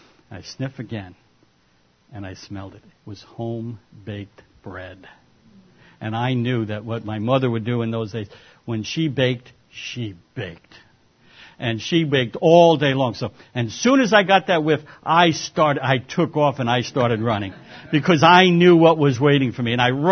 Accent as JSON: {"language": "English", "town": "Smithtown", "region": "New York", "country": "United States", "tie": "born or raised there", "said": "I grew up in Long Island. I moved to 1950. I'll give you the date. We moved out to Long Island and into the town of Smithtown. It was very, very rural."}